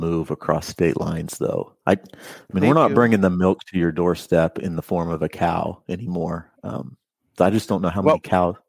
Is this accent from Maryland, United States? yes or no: no; Kansas, United States; Could use some rain in my home state of Kansas and Oklahoma.